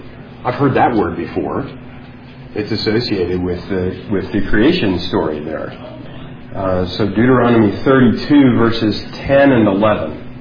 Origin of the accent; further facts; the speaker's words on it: United States; You know, I use the American pronunciation because I'm an American and I'm in America